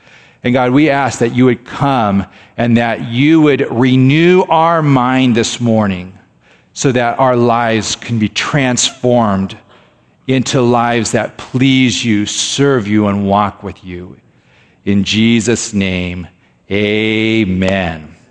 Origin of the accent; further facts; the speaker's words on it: Japan; For those of you that can't tell, I grew up in Japan. I know, big shock. I'm a missionary kid. That's why I was in Japan.